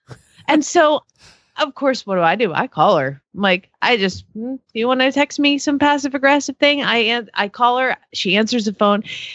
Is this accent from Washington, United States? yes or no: no; Georgia, United States; And I realized, too, that I grew up in Georgia.